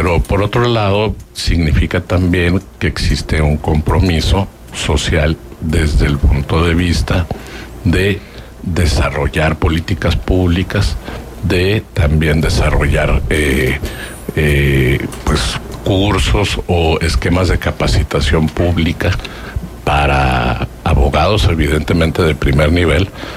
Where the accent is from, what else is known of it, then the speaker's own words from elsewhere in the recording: Coahuila, Mexico; Me acaban de nombrar, soy el primer coahuilense en ser considerado dentro de la misma.